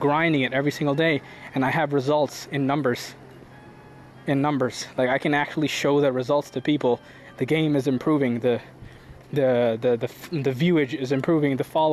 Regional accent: United States; born there; I was born healthy. I was born to amazing parents. I was born in America.

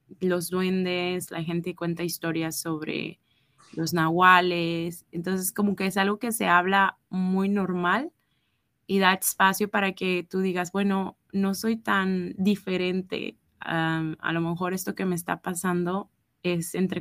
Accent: Acapulco, Guerrero, Mexico; also born or lived in Guadalajara; yo soy de México, nací en Guadalajara, viví un tiempo ahí y después nos fuimos a vivir a Acapulco. Y viví en Acapulco hasta mis 18, 17 años. Volví a Guadalajara a estudiar la universidad

